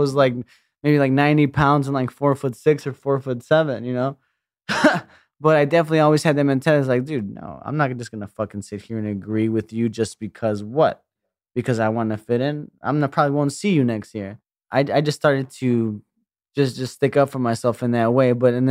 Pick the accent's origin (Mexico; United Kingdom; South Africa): Mexico; León, Guanajuato; also born or lived in Seattle; growing up in León, Guanajuato, that's where my father was born, León, Guanajuato. They always call me güero or gringo